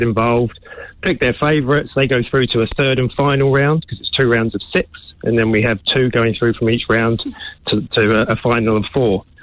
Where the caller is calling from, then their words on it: Auckland, New Zealand; I'm just outside Auckland in Langholm, Titirangi Way.